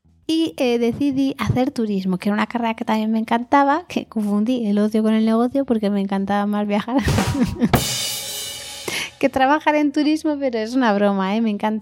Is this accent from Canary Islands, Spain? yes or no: no; Madrid, Community of Madrid, Spain; born there; Nací en Madrid en 1983.